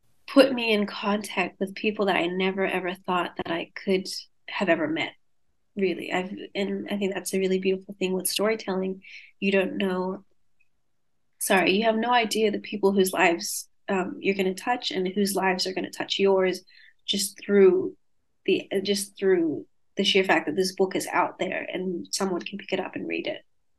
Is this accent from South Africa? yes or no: no; Sydney, New South Wales, Australia; a lot of the Vietnamese people growing up in Sydney